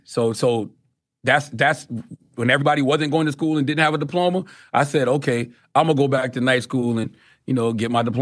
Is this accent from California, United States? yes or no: no; Mount Corner, South Carolina, United States; I'm from Mount Corner, South Carolina. Even though I've transcended my circumstances, I still represent Mount Corner to the fullest because so much of who I am is that place.